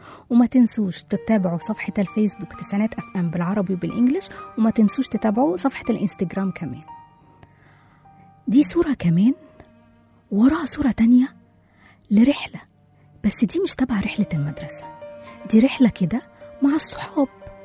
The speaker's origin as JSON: {"language": "Arabic", "country": "Egypt", "said": "هو اسمه منكورع، بس احنا مصريين اختصرناه"}